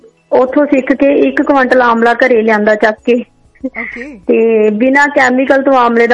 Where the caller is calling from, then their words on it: Nabha, Punjab, India; ਮੈਂ ਨਾਭੇ ਤੋਂ ਬੋਲਦੀ ਹਾਂ ਜੀ।